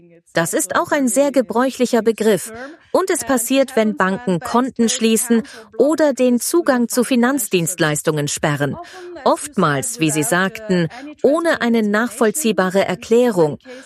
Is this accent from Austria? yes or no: yes; Austria; Und jetzt komme ich zu meinem Heimatland, Österreich.